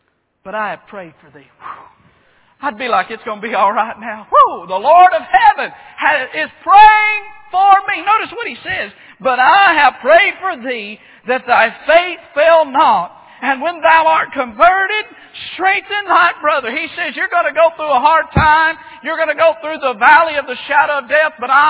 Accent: Alabama, United States; I'm originally from Alabama. We have the death electric chair.

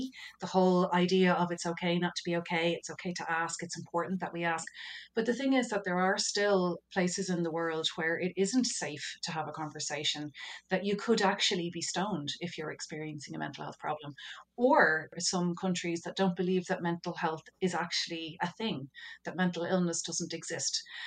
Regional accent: Ireland; obviously I mentioned I'm from Ireland.

